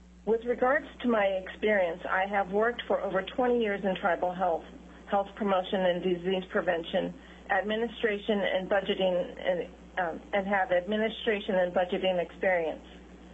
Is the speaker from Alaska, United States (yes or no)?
yes; Kiana, Alaska, United States; Kayana is my hometown where my grandmother and a dean or namesake served as one of the first generation community health aides.